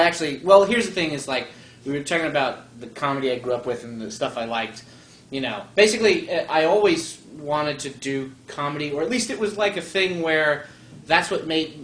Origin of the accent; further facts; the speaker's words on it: Woodhaven, New York, United States; also born or lived in Wappingers Falls; I am from Woodhaven, Queens, originally.